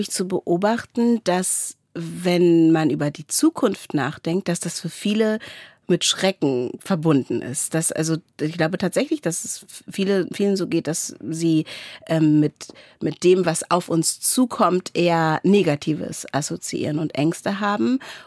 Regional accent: Lower Saxony, Germany; ich komme aus dem Wendland, ne?

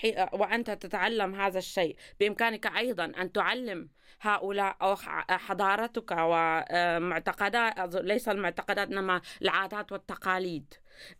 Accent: Syria; moved away as an adult; now in Germany; أنا شخصيا سورية الأصل، ولكن من أكثر من 20 سنة هنا في ألمانيا

